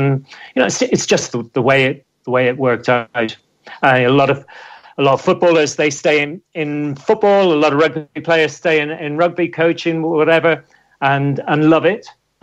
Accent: Ireland; I'm Irish, got an Irish passport. It's never been a big thing for me. Anyone asks where I'm from, I'm from Ireland.

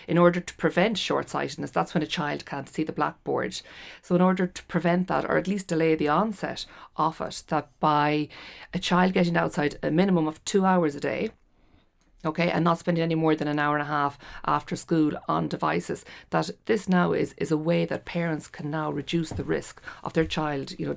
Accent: Westport, Connacht, Ireland; in my hometown of Westport.

